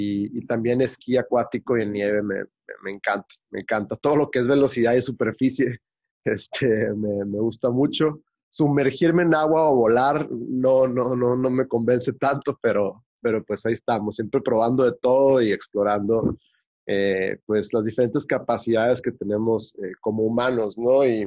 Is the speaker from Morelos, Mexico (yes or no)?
no; Hermosillo, Sonora, Mexico; now in Mexico City, Mexico; soy de Hermosillo, Sonora. Tengo 34 años actualmente. Llevo también bastantes años viviendo en la Ciudad de México.